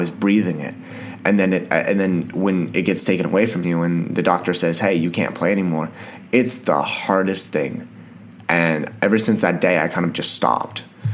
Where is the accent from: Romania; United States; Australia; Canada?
Canada; I'm Canadian, so we liked hockey.